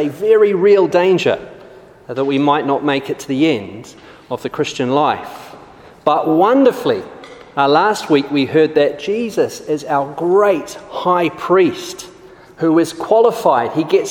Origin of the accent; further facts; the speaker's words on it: New Zealand; now in London, United Kingdom; I am from Christchurch, Sydenham, but I'm also from New Zealand. And Christchurch, Sydenham is based in southeast London, but I'm also from New Zealand.